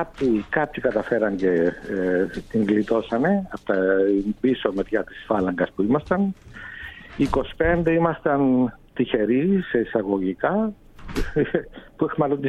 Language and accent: Greek; Cyprus; δεν είχαμε καθόλου μεγάλες διαφορές με τους Τουρκοκύπριους σαν Ελληνοκύπριοι.